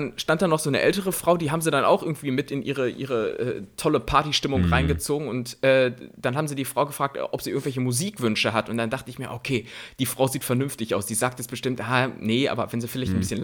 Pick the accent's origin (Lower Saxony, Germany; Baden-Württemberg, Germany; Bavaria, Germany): Lower Saxony, Germany; Bad Pyrmont; ja, ich komme so aus Bad Pyrmont, das ist so Niedersachsen.